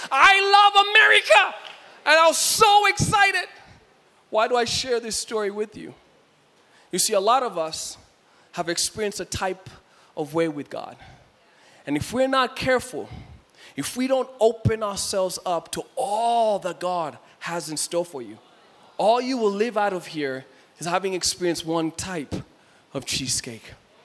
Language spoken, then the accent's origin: English; Kenya; accent: Kenyan; maybe she doesn't understand my Kenyan accent.